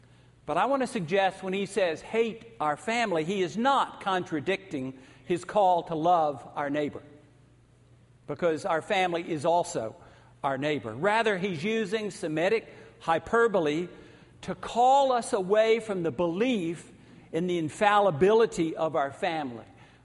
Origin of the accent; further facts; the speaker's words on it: Atlanta, Georgia, United States; And I thank God that in growing up in Atlanta that my parents were progressive people